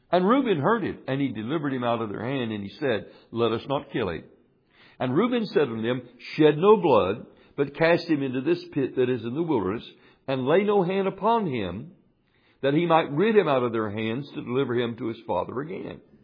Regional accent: United States; It's kind of like I could claim to be an American or a Weaverite or a Georgiaite because I am American

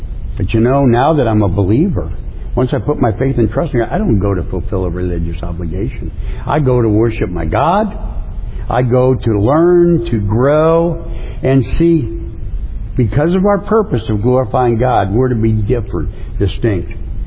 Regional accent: St. Louis, Missouri, United States; I grew up in St. Louis, Missouri. And for vacation, we didn't have a lot of money. My dad was a mail carrier.

